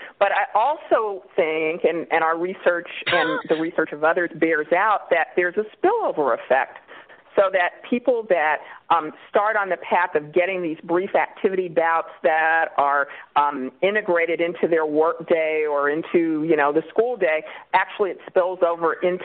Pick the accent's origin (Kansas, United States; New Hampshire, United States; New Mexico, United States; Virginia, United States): Kansas, United States; Kansas City; moved away as an adult; Well, I'm from Kansas City, Kansas, originally. I went to Northwestern undergrad and went to Duke Medical School, and then I landed in California about 20 years ago